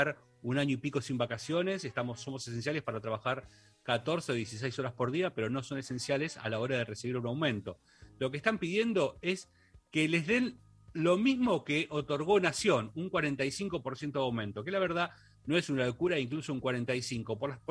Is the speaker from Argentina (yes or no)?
yes; Bahía Blanca, Buenos Aires Province, Argentina; muy de mi terruño, muy de mi ciudad natal, Bahía Blanca.